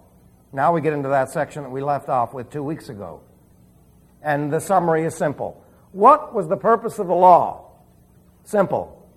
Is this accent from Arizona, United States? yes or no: yes; Arizona, United States; also born or lived in Long Island; I said, I'm from Arizona. Of course, they didn't know that I lived on Long Island, too, before that. But I didn't talk like one.